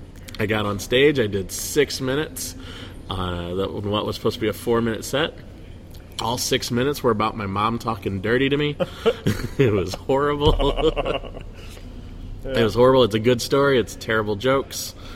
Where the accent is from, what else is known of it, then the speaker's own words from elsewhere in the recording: St. Louis, Missouri, United States; But no, I was raised in South St. Louis, and my folks were poor, and you know they both worked for the state, which means they got paid once a month.